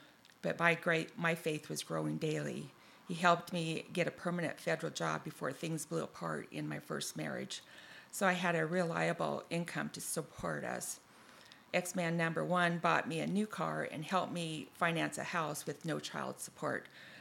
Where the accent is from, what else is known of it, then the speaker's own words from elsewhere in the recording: Tacoma, Washington, United States; I grew up in Tacoma, Washington as a second eldest and oldest girl in a family of six children.